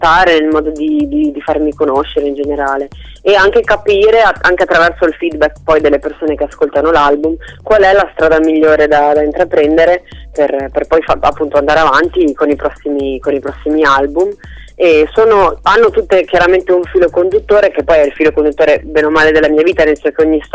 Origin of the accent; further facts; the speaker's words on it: Albenga, Liguria, Italy; Il 7 di marzo sarò qua nel mio paese ad Albenga in Liguria